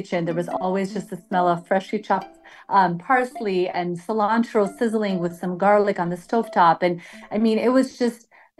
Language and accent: English; Sierra Leone; I grew up in Sierra Leone, Africa, and, you know, living there, a lot of things were just had to be made from scratch.